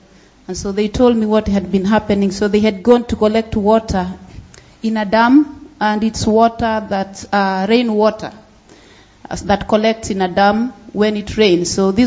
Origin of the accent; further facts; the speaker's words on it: Kenya; English is a second language; As Jenny and Dave explained earlier, I'm from Kenya.